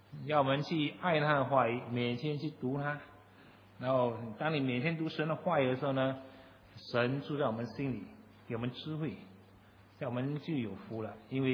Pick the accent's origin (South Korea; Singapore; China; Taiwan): Singapore; 我们新加坡人这样，东家不打打西家没事啊